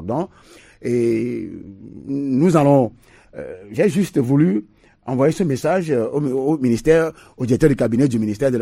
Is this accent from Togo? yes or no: yes; Togo; en termes de d'acquis que nous avons chez nous au Togo, je crois que le Togo mérite aussi d'être au devant.